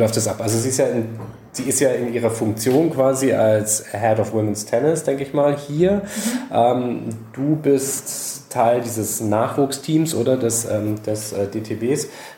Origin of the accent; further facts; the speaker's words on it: Bavaria, Germany; Jetzt komme ich aus Bayern